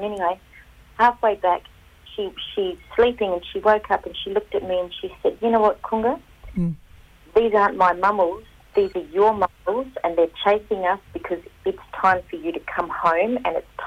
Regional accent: Alice Springs, Northern Territory, Australia; I grew up here in Alice Springs and around that nation of this country.

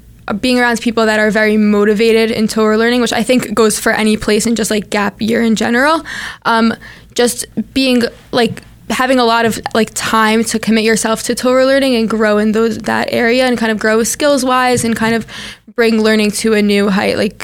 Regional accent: Teaneck, New Jersey, United States; I'm from Teaneck, New Jersey. I grew up with two brothers, two parents.

